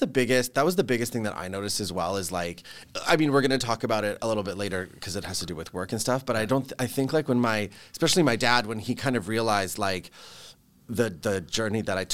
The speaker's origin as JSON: {"language": "English", "town": "Vancouver", "region": "British Columbia", "country": "Canada", "tie": "born or raised there", "said": "So I was born and raised in Vancouver. I'm like one of the only seven. Okay. We always make that joke. I was like born in, I mean, it's not Vancouver. It was North Burnaby. Don't tell anyone. It's only like 10 minutes that way. And I've lived here basically my entire life."}